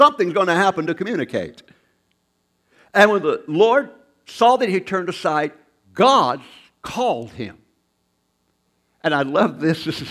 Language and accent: English; the South, United States; When I grew up in the South, and they said … I just didn't mean nothing.